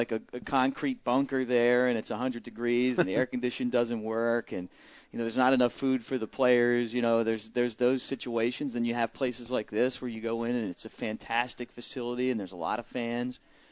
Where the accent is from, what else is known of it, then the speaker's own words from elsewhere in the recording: Baltimore, Maryland, United States; Well, I'm from Baltimore